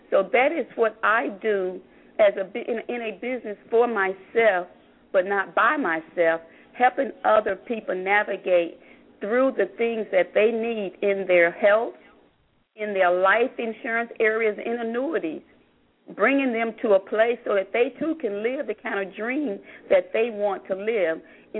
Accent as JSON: {"language": "English", "region": "New York", "country": "United States", "tie": "born or raised there", "moved": "yes", "lives_now": "Florida, United States", "said": "And growing up in New York, and then when I came to Florida and was in the insurance industry as a claims adjuster"}